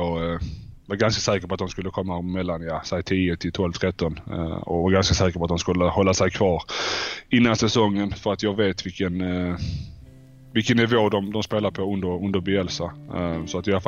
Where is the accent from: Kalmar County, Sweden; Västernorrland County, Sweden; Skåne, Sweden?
Skåne, Sweden; Malmö; now in Turin, Italy; När jag flyttade ut ifrån Malmö och lämnade Malmö för Turin så kände jag okej, runt 30-31, det är då jag vill flytta hem.